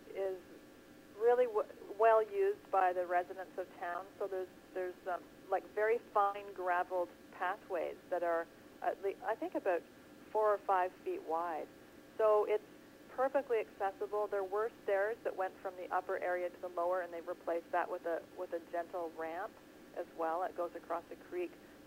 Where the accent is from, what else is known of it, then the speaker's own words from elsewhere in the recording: Canada; being a Canadian artist, I just think it's important. We have spectacular artists in this country.